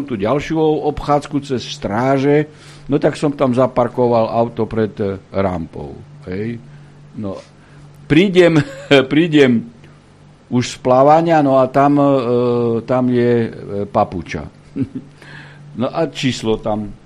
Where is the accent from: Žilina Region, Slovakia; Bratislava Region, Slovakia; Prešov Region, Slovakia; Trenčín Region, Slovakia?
Prešov Region, Slovakia; Poprad; veď som z Popradu, veď som tam 10 rokov pojednával.